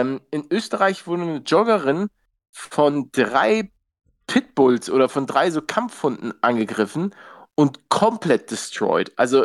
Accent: Hamburg, Germany; Also, Hamburger Osten. Also da gibt's halt Jenfeld, Bildstedt.

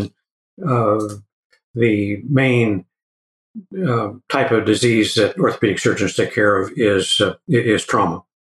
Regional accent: Kansas City, United States; I grew up enjoying being outside in the summertime, and I grew up in Kansas City.

